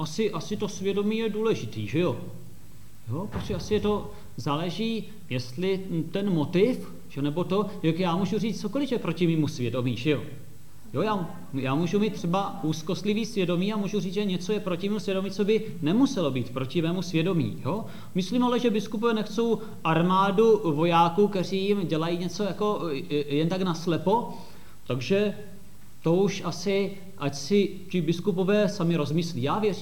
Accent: Soběšice, South Moravian Region, Czechia; Já jsem ze Soběšic a na začátku obce je takový mramorový kříž

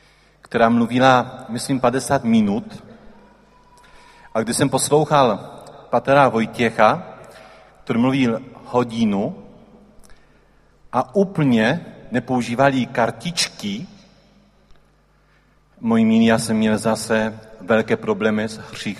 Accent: Poland; Czech is a second language; Že jsem Polák, jste se všimli

